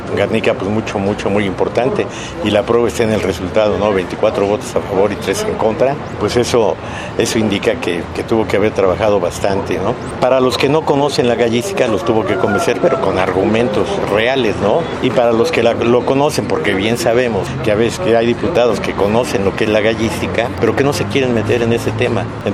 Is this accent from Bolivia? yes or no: no; Mexico; pero como mexicanos, pues todas las tradiciones que se llevan a cabo aquí en el país